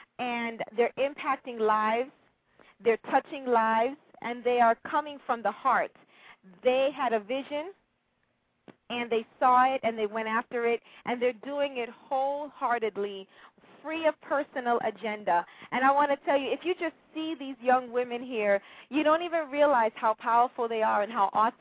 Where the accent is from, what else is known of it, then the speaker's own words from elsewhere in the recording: New York, United States; you guys know I grew up in New York